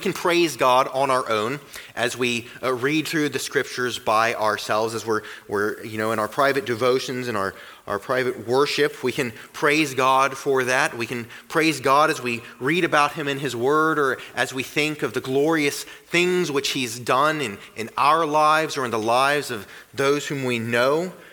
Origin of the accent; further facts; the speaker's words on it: the South, United States; I'm from the South, and their college football, I think, is a bigger deal than it is up here.